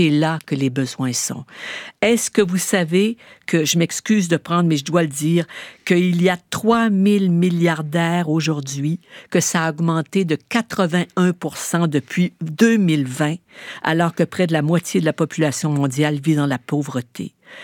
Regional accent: Canada; Vous nous voyez autant chez nous au Canada que chez vous en France

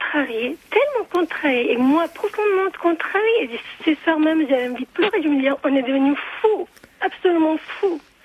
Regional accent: Chile; now in France; Moi, je suis originaire du Chili et je me suis dit, mais attendez, même au Chili, on ne pourrait pas entendre un truc pareil.

